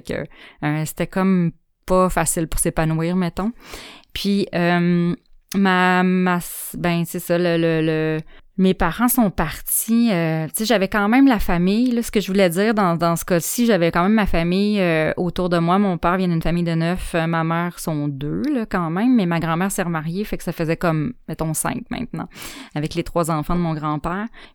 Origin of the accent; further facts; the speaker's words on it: Chicoutimi, Quebec, Canada; born there; je viens d'une famille dysfonctionnelle. Je suis née à Chicoutimi. Mon année de naissance, c'est l'année que notre ami Bill est décédé. Alors c'est l'année 71.